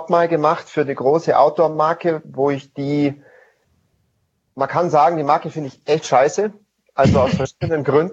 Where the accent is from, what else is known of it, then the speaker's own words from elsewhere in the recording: Bavaria, Germany; ich bin im Allgäu aufgewachsen